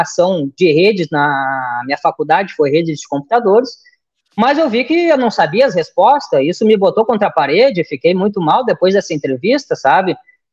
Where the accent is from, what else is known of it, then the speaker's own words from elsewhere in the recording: Porto Alegre, Rio Grande do Sul, Brazil; Eu sou de Porto Alegre, no Rio Grande do Sul